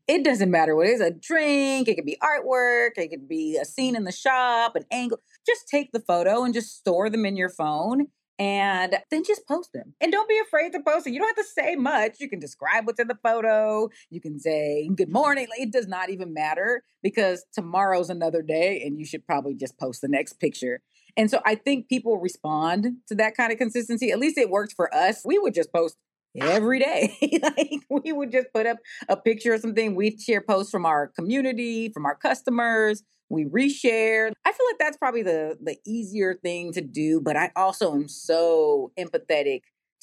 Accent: San Jose, California, United States; We're Black women, right? And we are also from San Jose.

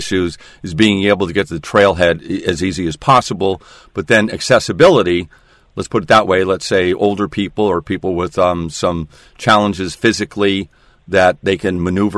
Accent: Newport Hills, Washington, United States; As a matter of fact, as a kid, I grew up in Newport Hills, and we used to hike the Coal Creek creek all the time.

